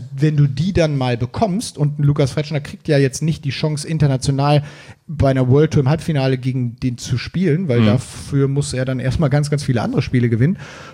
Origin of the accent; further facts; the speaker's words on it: Cologne, North Rhine-Westphalia, Germany; now in Hamburg, Germany; wie man bei uns in Köln ja so sagt, hier aus Hamburg.